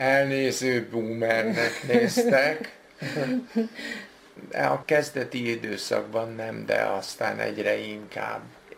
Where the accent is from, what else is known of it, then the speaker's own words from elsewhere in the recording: Northern Hungary, Hungary; És mire kiderült, hogy én valójában palóc vagyok, addigra már késő volt.